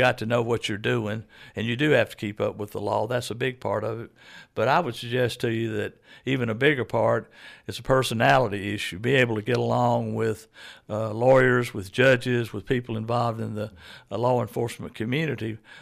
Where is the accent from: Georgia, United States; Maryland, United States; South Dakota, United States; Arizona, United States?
Georgia, United States; Carrollton; So when people ask me where I'm from, obviously I'm from Carrollton, Georgia.